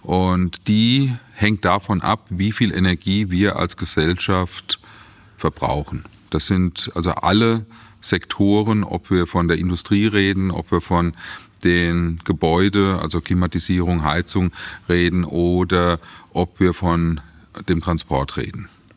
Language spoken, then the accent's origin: German; Rüsselsheim, Hesse, Germany; born there; Ich bin geboren in Rüsselsheim, also der Standort der Adam Opel AG damals, heute Bestandteil des Stellantis-Konzerns